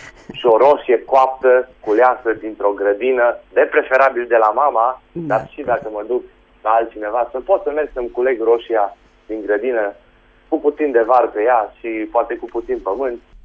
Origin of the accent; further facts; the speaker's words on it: Romania; Pentru că sunt român și așa am să mor